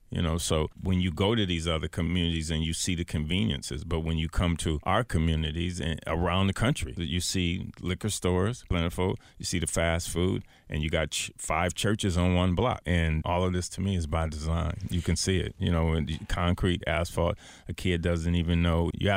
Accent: Los Angeles, California, United States; Yeah, I grew up in Florence and Normandy, Florence and Butlong. Yep.

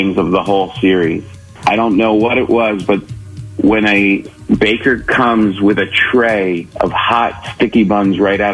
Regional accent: New York, United States; I come from New York, and I thought that we had good cannoli.

